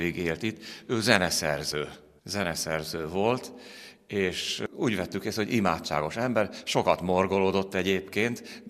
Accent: Gyöngyös, Heves, Hungary; born there; egyébként annak idején Gyöngyösön volt, ahol születtem.

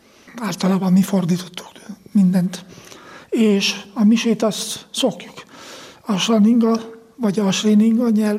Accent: Hungary; Próbálni minden esetre, annyi, hogy mégis papíron is meglegyen, hogy magyar vagyok, nem?

